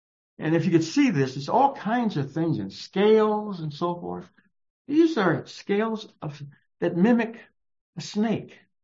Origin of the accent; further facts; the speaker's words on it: Texas, United States; Oh, growing up in Texas, I used to run cross country in high school.